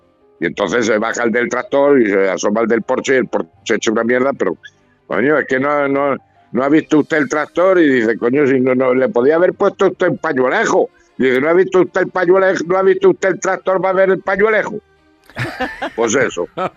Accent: Castilla-La Mancha, Spain; Sabes que yo soy manchego y que en La Mancha hay muchas rectas.

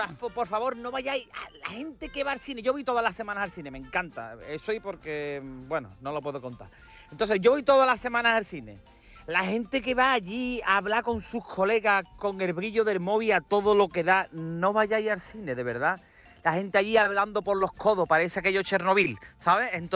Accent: Andalusia, Spain; Mi pueblo es el Silicon Valley sevillano.

